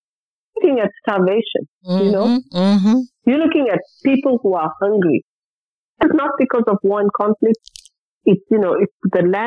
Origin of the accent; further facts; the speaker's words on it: Newcastle, KwaZulu-Natal, South Africa; also born or lived in Johannesburg / Durban; I looked at it because we lived in Johannesburg for 2 years. I'm not from Johannesburg. I'm from a rural town called Newcastle. and I went to school in Durban.